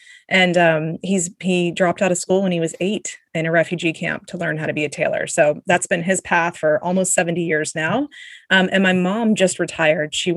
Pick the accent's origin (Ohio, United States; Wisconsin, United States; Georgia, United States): Georgia, United States; Atlanta; I am from Atlanta, Georgia, born and raised, educated. I went to Georgia Tech here in the city, so I haven't made it.